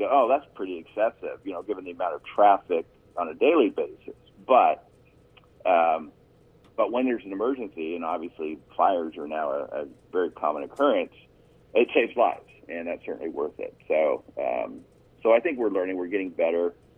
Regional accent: California, United States; And, of course, I grew up in Humboldt County, and I said, right.

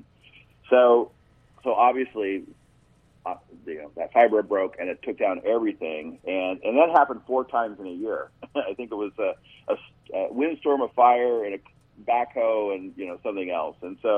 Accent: California, United States; And, of course, I grew up in Humboldt County, and I said, right.

